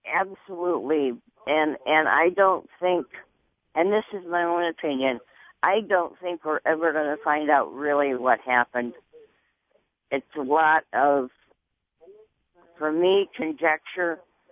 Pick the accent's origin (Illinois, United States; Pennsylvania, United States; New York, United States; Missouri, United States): New York, United States; Buffalo; moved away; Well, you know, it's funny because I grew up in Buffalo, New York, and we used to get these god-awful lake storms that would come in.